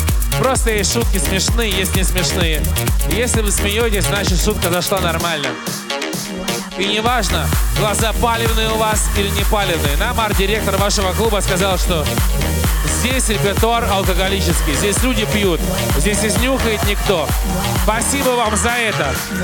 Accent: Kyiv, Ukraine; born there; То же самое я думал, почему я родился в Киеве, когда я недавно прилетел из Индии в Киев.

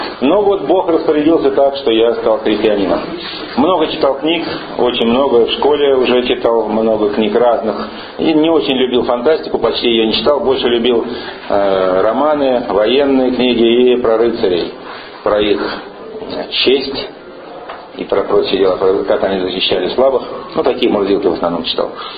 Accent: Dedovsk, Moscow Oblast, Russia; born there; прямо в Дедовске, я там родился, это под Москвой, 18 километров от Москвы, там я родился, там я уверовал в Бога

